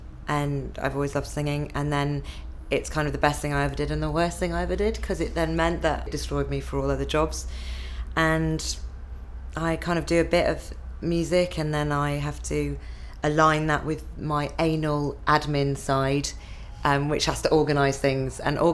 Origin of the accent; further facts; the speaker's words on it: Leeds, Yorkshire and the Humber, United Kingdom; 30th of January 1976 and I come from Leeds in Yorkshire.